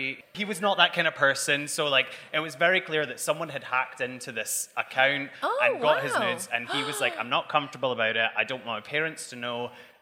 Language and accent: English; Scotland, United Kingdom; obviously I'm Scottish, if you hadn't learned that already